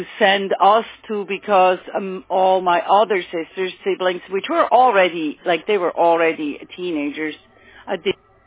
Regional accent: German-speaking Switzerland, Switzerland; English is a second language; I am from the German part of Switzerland, but we speak Swiss.

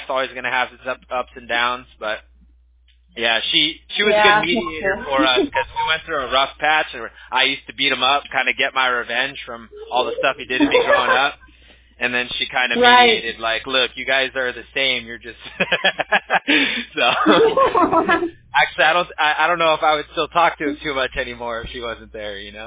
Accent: Huntington Beach, California, United States; We grew up in Orange County in Huntington Beach, actually.

